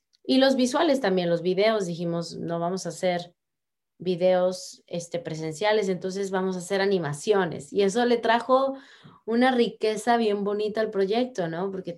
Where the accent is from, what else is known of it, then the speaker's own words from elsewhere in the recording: Veracruz, Mexico; Amo mi tierra, Veracruz. Lleno de pájaros, de lluvia, neblina, todo.